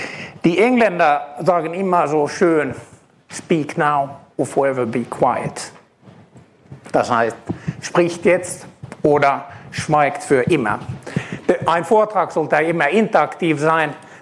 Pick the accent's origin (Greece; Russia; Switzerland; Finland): Finland; accent: Finnish; German is a second language; now in Germany; Wie ihr vielleicht von den Namen sieht und von dem Akzent hört, kommen wir beide ursprünglich aus Finnland.